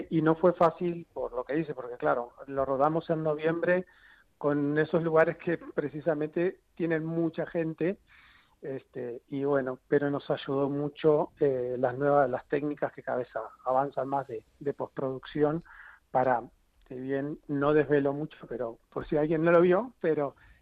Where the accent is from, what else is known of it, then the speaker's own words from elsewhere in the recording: Uruguay; now in Spain; Y sí, yo soy uruguayo, pero llegué hace 20 años